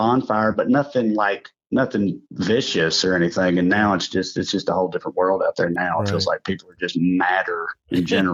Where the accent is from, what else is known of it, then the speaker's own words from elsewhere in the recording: Salina, Tennessee, United States; no, in my hometown, it's called Salina, Tennessee.